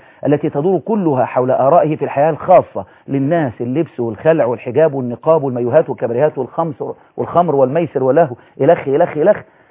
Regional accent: Alexandria, Alexandria Governorate, Egypt; انا مشوق من اسكندريه.

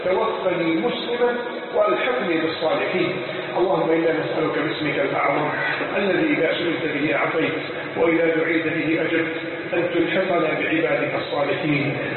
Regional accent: Egypt; اللهم انا نسالك ان تحفظ بلدنا مصر

